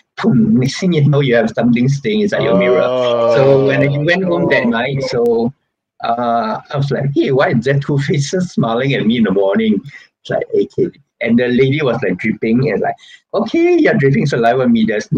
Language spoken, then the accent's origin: English; Singapore; yeah, we're Singaporean.